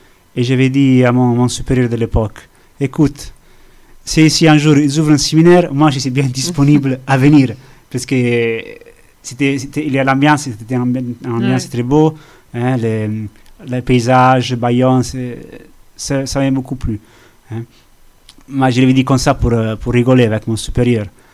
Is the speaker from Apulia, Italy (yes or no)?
no; Rome, Lazio, Italy; French is a second language; moved away as an adult; now in France; Je ne voulais pas rester à Rome, parce que je suis de Rome.